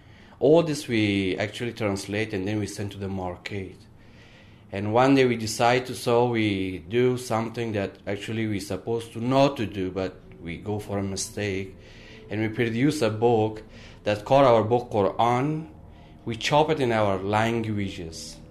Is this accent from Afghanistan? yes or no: yes; Afghanistan; moved away as an adult; now in Melbourne, Australia; I'm from Afghanistan. I have been in Australia in Melbourne about a year.